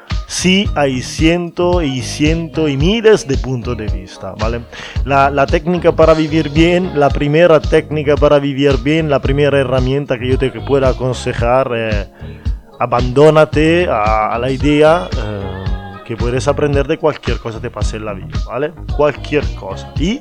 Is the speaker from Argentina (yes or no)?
no; Italy; Spanish is a second language; Hombre, soy italiano, no puedo no hablar del café.